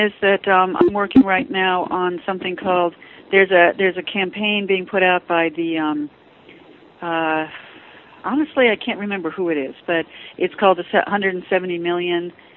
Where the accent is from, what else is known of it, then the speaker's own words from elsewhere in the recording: Ames, Iowa, United States; I've also been helping the station in my hometown in Ames, Iowa, just because I really want them to succeed because it's my hometown.